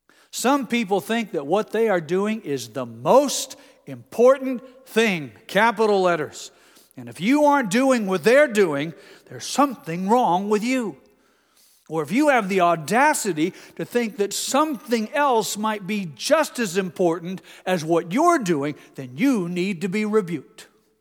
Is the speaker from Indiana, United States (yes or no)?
yes; Indiana, United States; We're from Indiana. You know what a silo is.